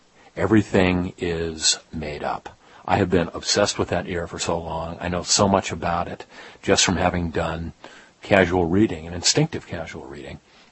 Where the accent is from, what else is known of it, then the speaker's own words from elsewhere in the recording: Los Angeles, California, United States; Well, I was born in Los Angeles in 1948, the year of the rat in Chinese astrology, and I grew up there in the 1950s, obsessed by crime.